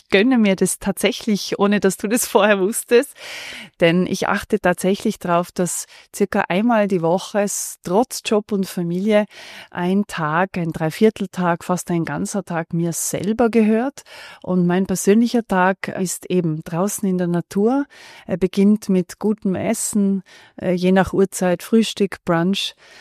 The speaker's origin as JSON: {"language": "German", "region": "Tyrol", "country": "Austria", "tie": "born there", "also_born_or_lived": "Italy", "said": "Als gebürtige Tirolerin, die 16 Jahre in Italien gelebt hat"}